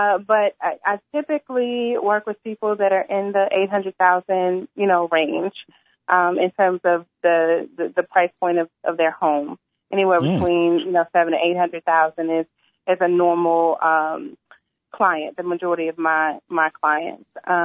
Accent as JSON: {"language": "English", "town": "Arlington", "region": "Virginia", "country": "United States", "tie": "born or raised there", "said": "So born and raised in Arlington, Virginia, sixth generation, have lived both in D.C. and Maryland, currently reside in Virginia"}